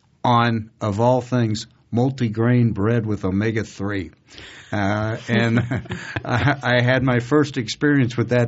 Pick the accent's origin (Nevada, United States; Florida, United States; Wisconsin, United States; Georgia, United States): Florida, United States; Miami; I'm used to a good deli sandwich. I'm from Miami. My parents are from New York, all right?